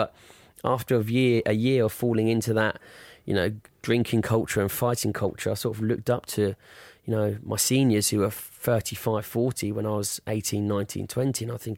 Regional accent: France; So I was from France. I thought, right, I'm going to move back to the UK.

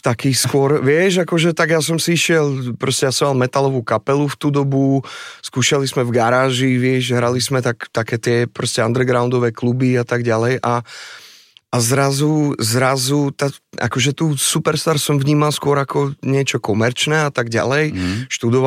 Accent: Košice, Košice Region, Slovakia; now in Prague, Czech Republic; Ja som Košičan, áno, áno.

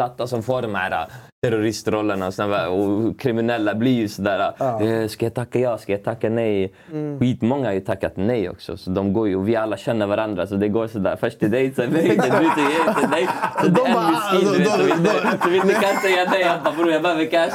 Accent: Uppsala, Uppsala County, Sweden; så jag är uppväxt i Gränby i Uppsala, som gärna är en förort, men inte såhär Stockholms förort. Det är typ 5 minuter från stan.

